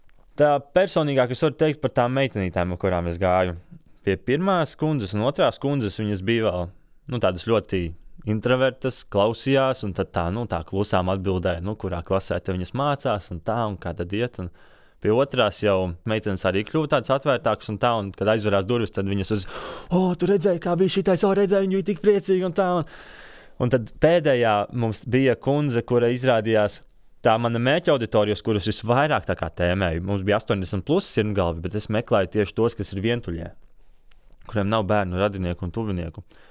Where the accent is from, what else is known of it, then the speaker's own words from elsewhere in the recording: Alūksne, Alūksne Municipality, Latvia; esmu no Alūksnes. Tur esmu dzimis, šobrīd arī tur dzīvoju, man tur ļoti patīk.